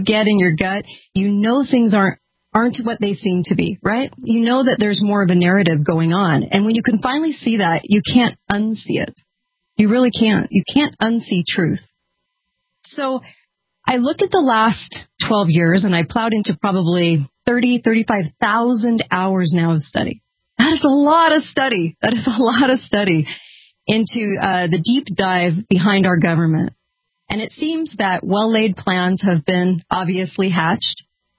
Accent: California, United States; And of course, growing up in California on the beach, didn't get much of an education, as you could probably guess.

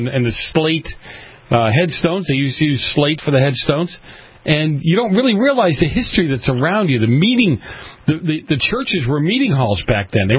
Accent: Boston, Massachusetts, United States; growing up in Boston, later on, when you start hearing the stories and you go, well, wait a minute, I lived right there. I was right around the corner from that.

